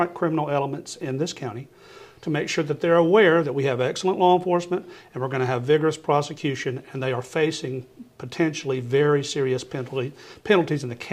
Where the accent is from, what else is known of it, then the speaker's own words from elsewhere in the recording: Senatobia, Mississippi, United States; I was born and raised in Senatobia and then moved up here last year after being appointed by the governor.